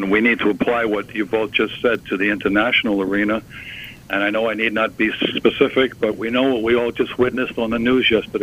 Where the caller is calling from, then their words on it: New York, United States; I'm in Long Island.